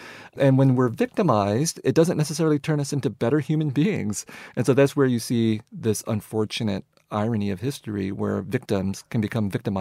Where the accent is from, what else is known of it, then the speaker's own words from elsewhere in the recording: United States; I grew up as an American, and I wanted to be an American very, very badly. But I also was aware that I had a deep connection to Vietnam.